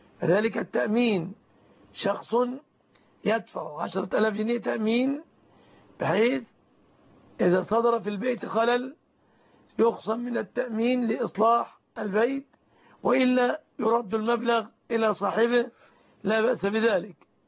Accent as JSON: {"language": "Arabic", "country": "Egypt", "said": "عندنا في مصر"}